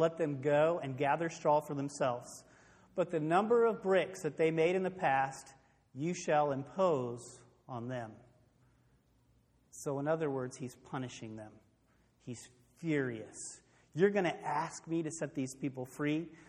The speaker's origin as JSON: {"language": "English", "country": "United States", "said": "Now, obviously, I'm American, love American, study American history quite a bit."}